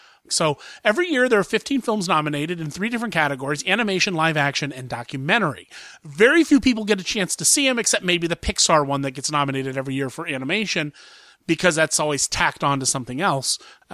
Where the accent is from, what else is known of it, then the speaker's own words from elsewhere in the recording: Columbus, Ohio, United States; this is opening in Columbus, Ohio, my hometown.